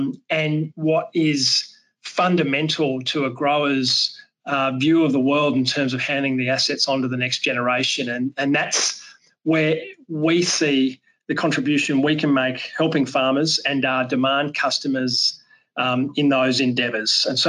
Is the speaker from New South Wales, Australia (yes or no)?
yes; New South Wales, Australia; now in Minneapolis, United States; But I'm a farm boy from central west New South Wales in Australia